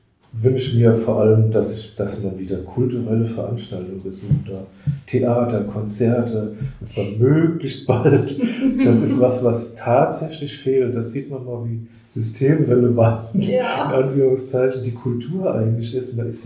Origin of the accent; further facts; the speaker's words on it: Rhineland-Palatinate, Germany; als Pfälzer